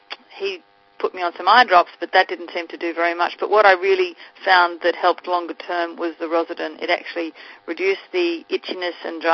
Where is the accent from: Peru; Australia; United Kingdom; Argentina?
Australia; now in Los Angeles, United States; I'm originally from Australia but have been in Los Angeles for about 10 years.